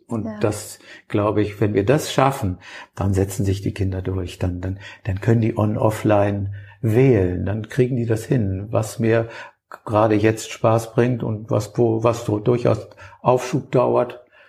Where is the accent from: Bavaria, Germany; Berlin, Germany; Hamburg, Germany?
Hamburg, Germany; Und das Wort Gezeiten liegt mir als Hamburger nahe